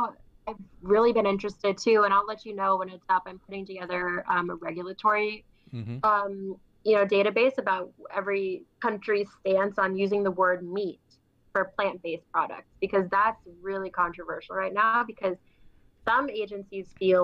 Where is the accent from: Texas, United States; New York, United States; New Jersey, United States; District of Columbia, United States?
New York, United States; moved away as an adult; I mean, I'm coming from New York, where I think we gave ourselves the title of having the best water, the best tap water, at least in the States.